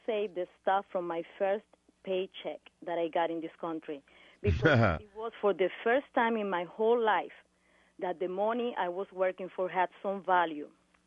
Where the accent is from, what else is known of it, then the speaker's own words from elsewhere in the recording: Guantánamo, Cuba; English is a second language; I'm from the Guantanamo area, Guantanamo Bay